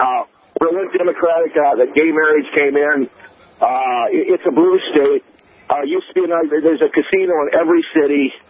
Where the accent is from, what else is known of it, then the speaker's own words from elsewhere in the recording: Iowa, United States; I like your state better. I'm from Iowa. I like North Dakota a lot better.